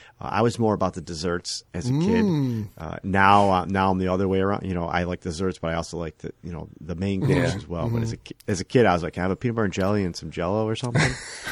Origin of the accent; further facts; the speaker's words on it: Buffalo, New York, United States; Well, I'm from Buffalo. We do wings.